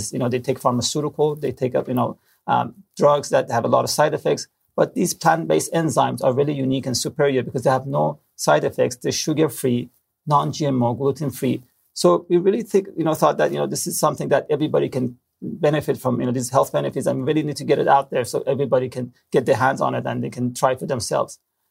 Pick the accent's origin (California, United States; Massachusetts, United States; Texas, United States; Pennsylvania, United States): California, United States; You know, I'm also from Orange County. I went to Laguna East High School here and graduated from Laguna Hills and went to UCI